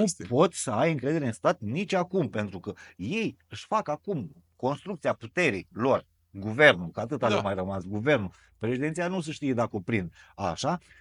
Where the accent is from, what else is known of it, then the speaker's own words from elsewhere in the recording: Botoșani, Botoșani County, Romania; Sunt din Botoșani.